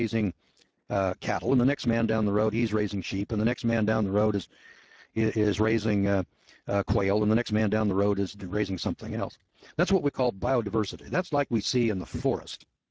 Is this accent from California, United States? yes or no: yes; California, United States; When I was a youngster in the Eel River Valley